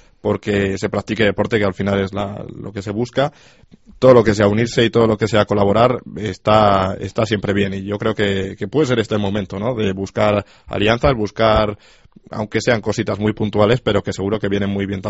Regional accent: Castile and León, Spain; porque como segovianos, pues, a ver

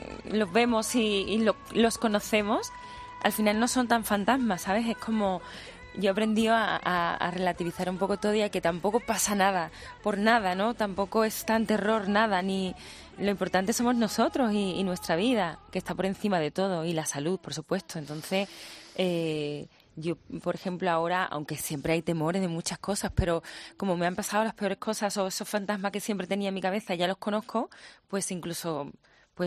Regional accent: Coria, Andalusia, Spain; yo vivo donde yo he nacido, en Coria, cerca de donde yo me he criado, o sea, con todo intacto, ¿no?

